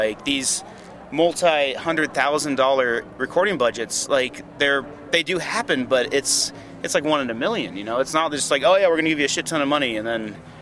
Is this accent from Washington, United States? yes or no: yes; Tacoma, Washington, United States; Well, I grew up in Tacoma and, like, you know, this whole area.